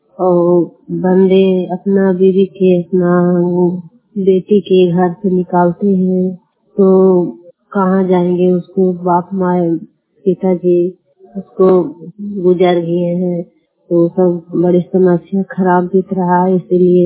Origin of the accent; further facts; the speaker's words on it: Bihar, India; मैं बिहार के रहने वाला हूँ।